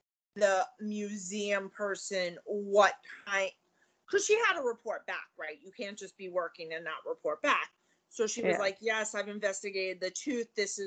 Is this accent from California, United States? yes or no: no; New York City, New York, United States; I know New York City has a lot of rumors about crocodiles in our sewer system. I assure you, as a New Yorker, I have personally never seen one.